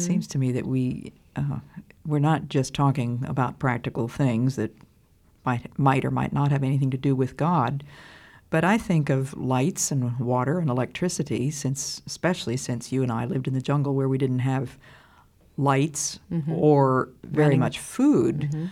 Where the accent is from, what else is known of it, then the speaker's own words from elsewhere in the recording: United States; I grew up in the Depression, the Great Depression in the United States